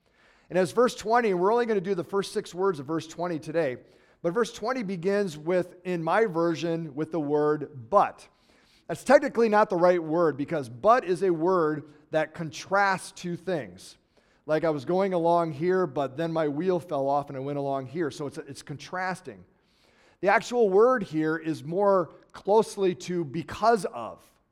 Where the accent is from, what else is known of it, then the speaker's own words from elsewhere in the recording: United States; I never stopped being an American. And I am proud to be an American. I'm proud to be a citizen of the United States of America.